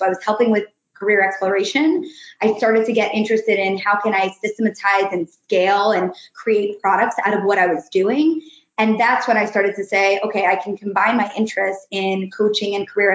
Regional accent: Hewlett, New York, United States; I grew up in Long Island, New York, in Hewlett, a very exciting place.

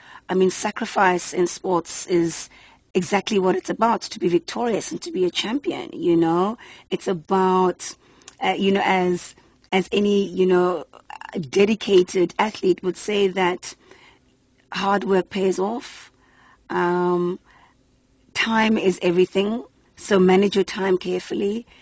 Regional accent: South Africa; because I love being South African. I love being African.

